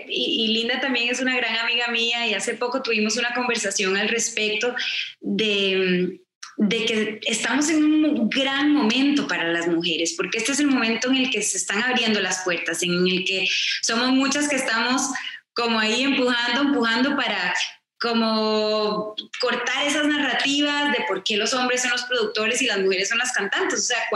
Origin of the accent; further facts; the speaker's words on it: Costa Rica; soy de Costa Rica, entonces crecí escuchando boleros, bossa nova, porque mi mamá es amante de la música brasileña, bachata.